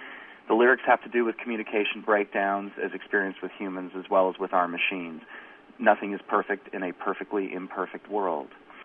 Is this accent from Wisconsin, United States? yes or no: no; Los Angeles, California, United States; I'm from Los Angeles